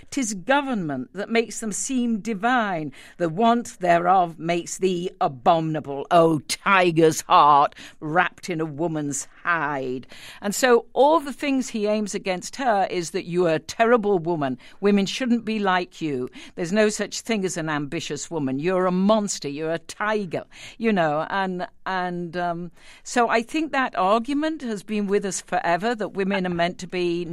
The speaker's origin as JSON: {"language": "English", "region": "the South", "country": "United States", "said": "Well, you don't understand us. We're from the South. You don't understand us."}